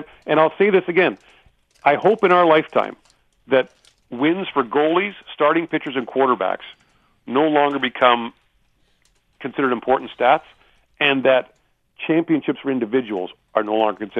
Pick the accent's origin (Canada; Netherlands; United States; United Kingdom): Canada; Alberta; I don't have a home market. I'm from Alberta, remember?